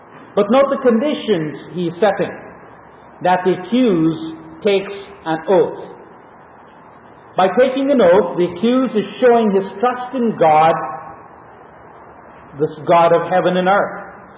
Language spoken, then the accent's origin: English; Canada; as our Canadian government does